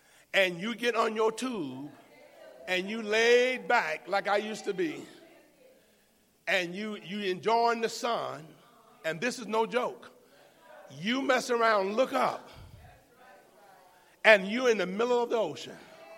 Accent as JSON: {"language": "English", "region": "Florida", "country": "United States", "tie": "born or raised there", "said": "I was born and raised in Florida. I'm from the Gulf of Mexico. I swam in that water all my life."}